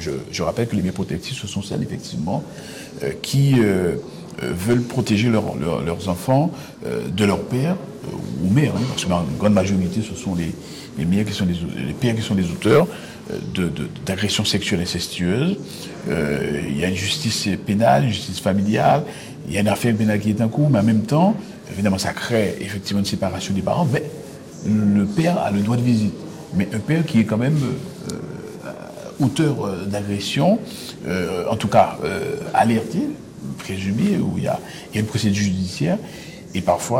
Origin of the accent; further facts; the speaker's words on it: Guadeloupe, France; et particulièrement chez nous en Guadeloupe